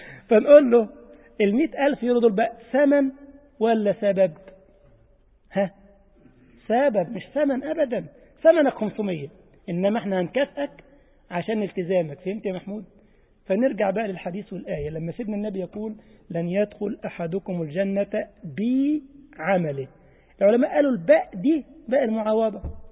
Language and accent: Arabic; Egypt; زي الجماعة عندنا في مصر شغل المهندسين يجي يستلم على اللمبة